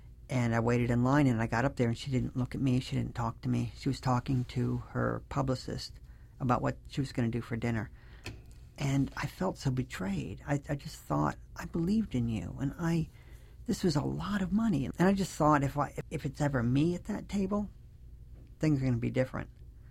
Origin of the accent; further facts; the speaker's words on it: United States; And one of the ways in which I'm really an American, and it took living overseas to realize, is that I really do believe that hard work pays off